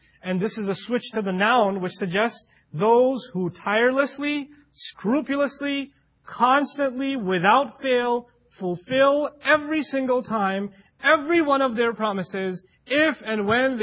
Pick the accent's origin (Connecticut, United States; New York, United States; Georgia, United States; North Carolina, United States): New York, United States; I come from New York. When you see a stranger, you like get ready to run the other way